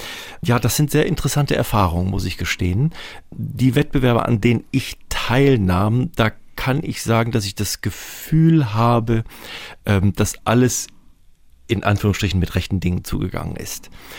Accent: Namibia; dass ich aufgrund meiner Kindheit in Namibia ein absoluter Spätzünder war

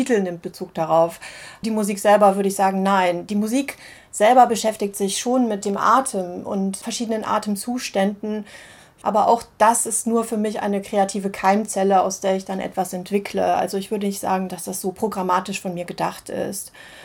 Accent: Moldova; German is a second language; now in Germany; wenn ich jetzt mich selber anschaue, wie ich nach Deutschland gekommen bin, auch aus der Republik Moldau, also wie ich mich auch in Europa bewegt habe

